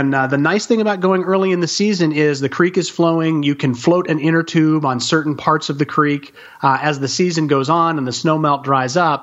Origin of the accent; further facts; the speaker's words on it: Fort Lauderdale, Florida, United States; I grew up in Fort Lauderdale, and since we left Florida, this is the most sand I have.